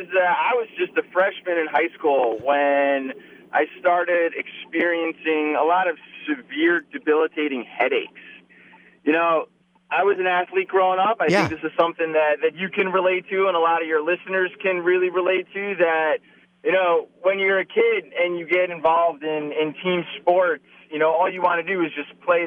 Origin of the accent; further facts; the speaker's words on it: Cold Spring Harbor, New York, United States; now in San Diego, United States; Yeah, born and raised in New York. So I actually grew up right outside Manhattan on the North Shore of Long Island in a real small town called Cold Spring Harbor. It's a tiny little town.